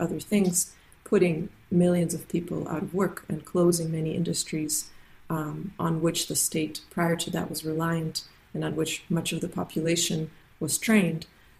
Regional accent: Russia; So I was 5 years old when the Soviet Union collapsed, and my sense of Russian culture was very influenced by that event. I didn't really grow up in communism anymore

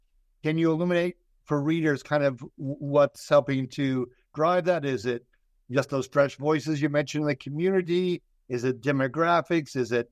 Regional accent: Northfield, Minnesota, United States; Now, I happen to mention to you that I grew up in Northfield, Minnesota.

